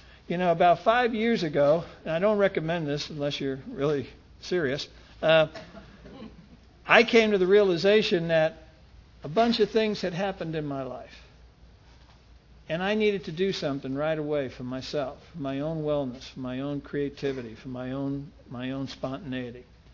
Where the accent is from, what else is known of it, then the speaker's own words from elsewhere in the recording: Brooklyn, New York, United States; And I'm from Brooklyn. We do catch and fillet, you know, like a...